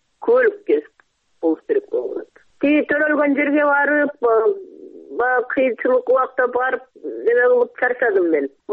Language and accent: Kyrgyz; Uzgen, Osh Region, Kyrgyzstan; Өзгөндөн болом.